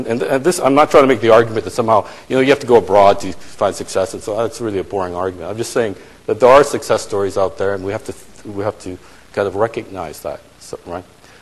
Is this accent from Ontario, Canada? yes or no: no; Vancouver, British Columbia, Canada; I feel like an outsider increasingly in my hometown, my original hometown of Vancouver.